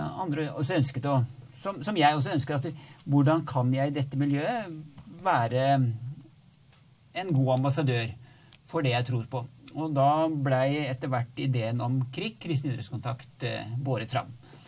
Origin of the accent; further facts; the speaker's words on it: Porsgrunn, Telemark, Norway; Og så ble jeg også med i det kristne ungdomsarbeidet hjemme i Porsgrunn.